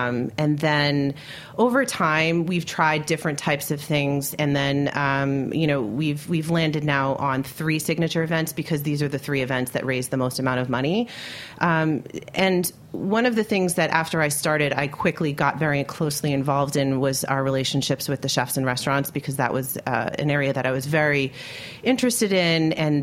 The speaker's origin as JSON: {"language": "English", "town": "Westchester", "region": "New York", "country": "United States", "tie": "born or raised there", "said": "I grew up in Westchester, okay. So right outside the city."}